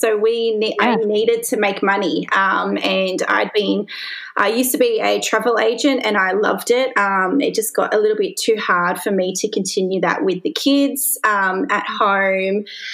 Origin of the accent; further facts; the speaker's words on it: Melbourne, Victoria, Australia; Yeah, so I'm from Melbourne.